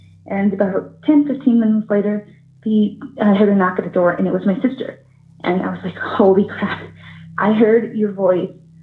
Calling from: Arizona, United States; I'm from Arizona.

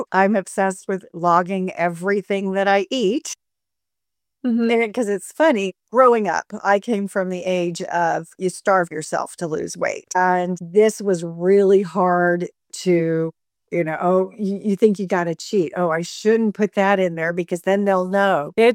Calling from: Montana, United States; I am in the United States, in the state of Montana.

